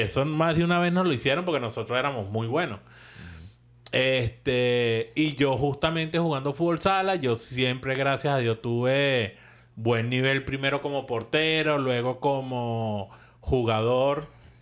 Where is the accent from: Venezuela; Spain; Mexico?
Venezuela; yo cuando era chamo en Venezuela, que jugaba fútbol sala